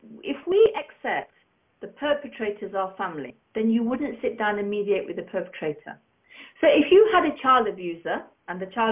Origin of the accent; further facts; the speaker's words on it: Derby, East Midlands, United Kingdom; And I still go to my hometown in Derby and speak, which is where they live.